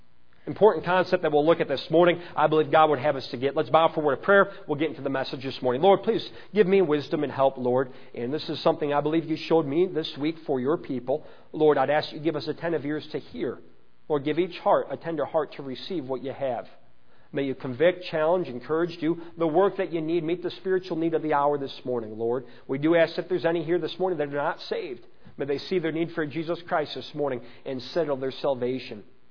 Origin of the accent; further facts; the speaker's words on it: Chicago, Illinois, United States; accent: Chicago; But I guess I still sound like I'm definitely from Chicago.